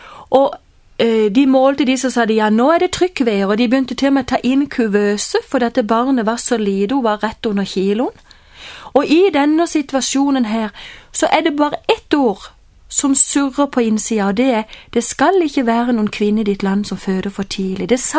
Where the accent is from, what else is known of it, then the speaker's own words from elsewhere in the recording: Kristiansand, Agder, Norway; vi var jo ikke i hjembyen min, Kristiansand